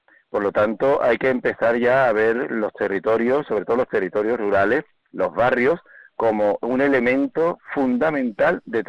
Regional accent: Andalusia, Spain; es inconcebible lo que nos constituye como andaluces.

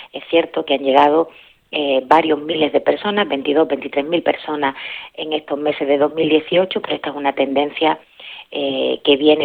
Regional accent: Andalusia, Spain; ni en lo que somos el pueblo andaluz, que somos un pueblo generoso

